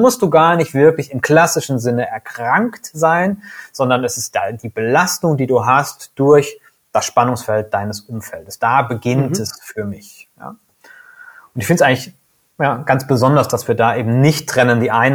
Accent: Siegen, North Rhine-Westphalia, Germany; now in Cologne, Germany; Ich lebe und arbeite in der Domstadt, komme aus Südwestfalen, aus Siegen ursprünglich.

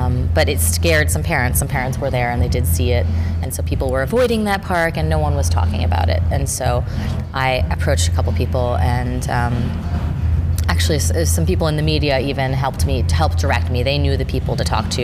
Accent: Paterson, New Jersey, United States; now in New York City, United States; I'm from Paterson, New Jersey, and we don't have the same exact local system that they do here in New York City.

